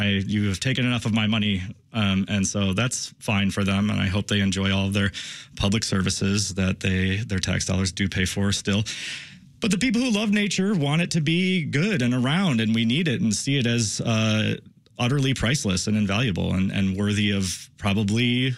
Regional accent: Joliet, Illinois, United States; And Pilcher Park in Joliet, my hometown, the Joylet.

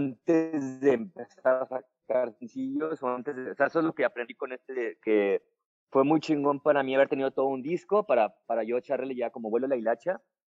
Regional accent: Mexico; yo soy mexicano, yo crecí en México, pues, digo, a pesar de que tenga doble nacionalidad, yo crecí en México

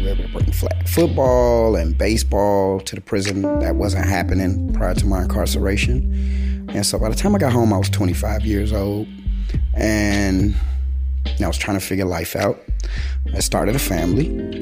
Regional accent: Chicago, Illinois, United States; So a love of sports, I think, naturally came with being a Chicagoan. Initially, when I was a little kid, we weren't winning any championships in Chicago, but we had some of the best names in the game.

